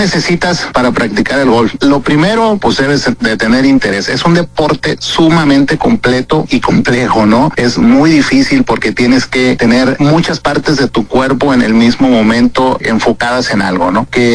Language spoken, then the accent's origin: Spanish; Baja California Sur, Mexico; soy transportista en el ámbito turístico aquí en Los Cabos desde hace muchísimos años. Soy nativo del estado